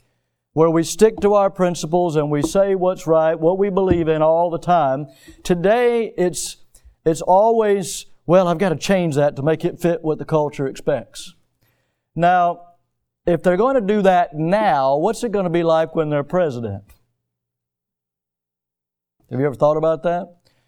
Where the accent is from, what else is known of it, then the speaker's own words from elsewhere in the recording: the South, United States; I grew up here in the South, as you all know, and my maternal grandmother was from rural Alabama.